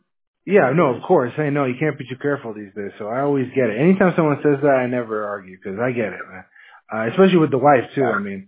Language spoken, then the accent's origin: English; Seattle, Washington, United States; I'm actually from Washington State, like Seattle, you know, like is wet over there. It's cold.